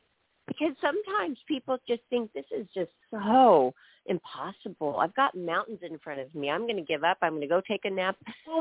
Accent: Seattle, Washington, United States; Mary, my mother, we're from Seattle, Washington.

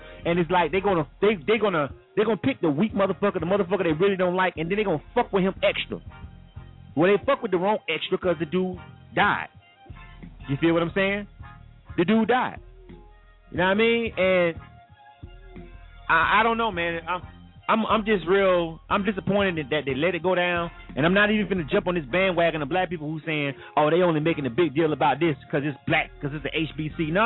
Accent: Panama City, Florida, United States; I'm from Panama City, Florida. That is 1 hour and 20 minutes from Tallahassee.

